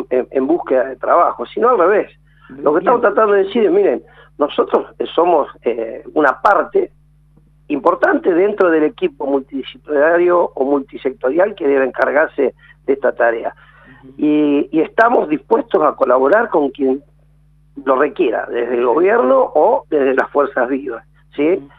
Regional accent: Viedma, Río Negro, Argentina; Yo soy de Viedma

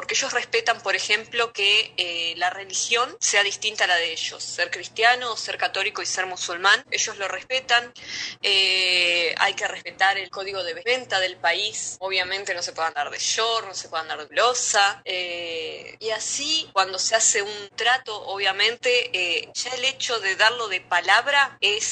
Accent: Argentina; now in Dubai, United Arab Emirates; Soy la primera argentina en estar dentro de un consejo o asociación emiratí en los Emiratos Árabes.

